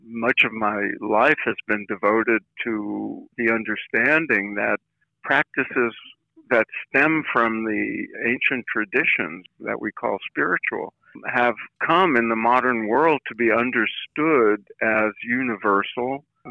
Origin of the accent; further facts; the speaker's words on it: Brooklyn, New York, United States; also born or lived in Philadelphia; now in Los Angeles, United States; I live in Los Angeles. I grew up in Brooklyn and once lived in Philadelphia.